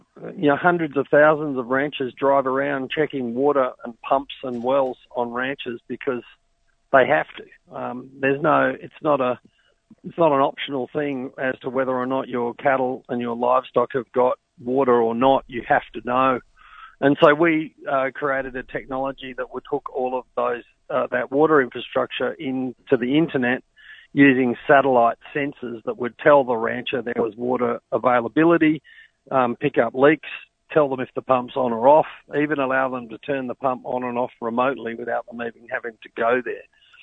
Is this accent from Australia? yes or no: yes; Australia; now in Texas, United States; I'm an Aussie living in Texas and, you know, grew up in and around farming and ranching in Australia as a teenager